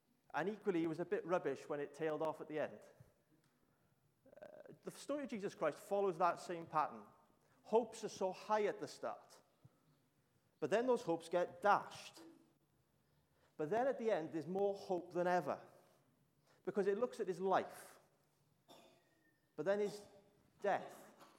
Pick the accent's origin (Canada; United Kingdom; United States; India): United Kingdom; Ebbw Vale, Wales; because I'm from Ebbw Vale.